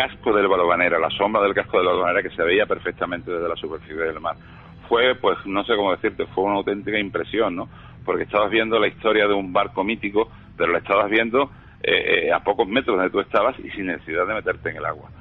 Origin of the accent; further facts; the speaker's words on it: Spain; que somos españoles y somos cabezotas